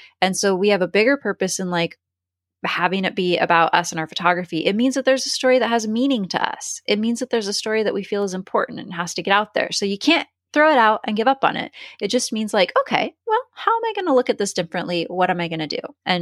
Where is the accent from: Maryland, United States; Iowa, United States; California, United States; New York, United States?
California, United States; born there; I say most excellent. I say rad. I say stoked. I was born on California coast.